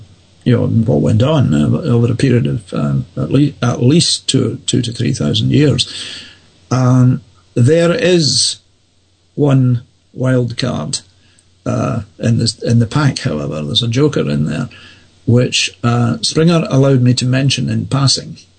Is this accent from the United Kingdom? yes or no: yes; Prestwick, Scotland, United Kingdom; I was living in Glasgow, but I was still going to the family dentist that I grew up with in Prestwick down the coast.